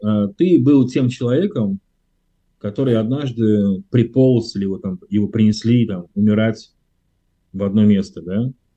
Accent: Saint Petersburg, Russia; А я вот как раз-таки человек северный. Я родился в Ленинграде, почти всю жизнь прожил в Ленинграде. Хотя у меня очень много исторических, культурных связей со Средней Азией, да, Узбекистан, Таджикистан. Для меня Ташкент вообще вторая родина

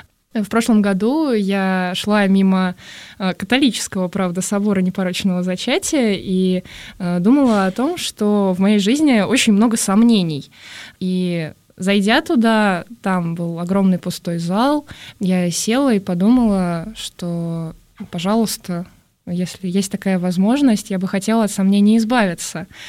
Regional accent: Kyrgyzstan; born there; Ну, я родилась в Киргизии. Моя мама там тоже родилась.

